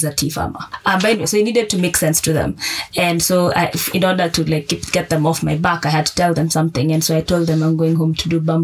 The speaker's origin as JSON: {"language": "English", "region": "Nairobi", "country": "Kenya", "tie": "born or raised there", "also_born_or_lived": "Olenguruni / Nakuru", "said": "But so I was born and raised in Olenguruni for the first 6 years. Mm-hmm. And then we moved to Nairobi."}